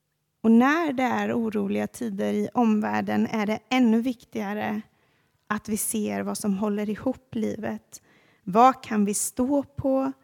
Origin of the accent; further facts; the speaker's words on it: Sweden; Och vi är ju svenskar så vi är tysta.